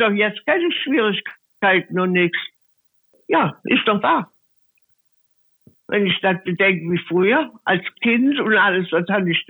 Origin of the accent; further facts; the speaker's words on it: Germany; moved away as an adult; now in Cologne, Germany; ich bin nicht aus Köln, ich bin keine Städterin, ich bin aus der Eifel.